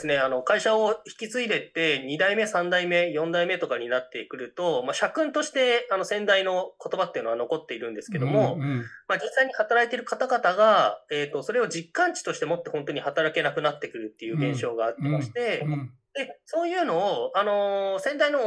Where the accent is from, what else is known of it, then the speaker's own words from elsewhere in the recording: Kanto, Japan; まあ、その時に私も関東でずっと生まれ育っていましたので